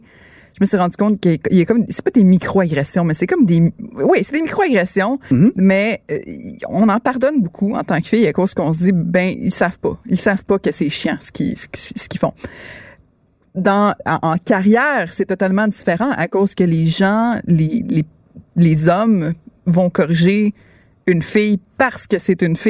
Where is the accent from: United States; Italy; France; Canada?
Canada; Quebec; on est ciblé parfois juste à cause qu'on est québécois, on est des filles.